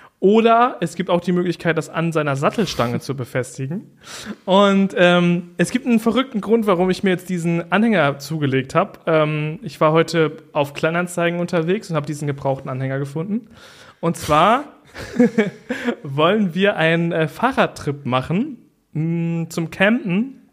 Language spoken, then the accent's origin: German; Lower Saxony, Germany; so als Ostfriese noch nicht auf jeder ostfriesischen Insel gewesen zu sein, ist auch irgendwie peinlich, ne?